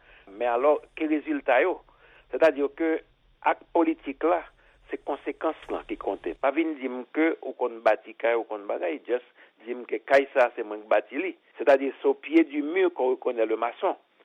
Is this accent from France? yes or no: no; Haiti; nous mettons à genoux pour nous frapper l'estomac nous, en tant qu'haïtien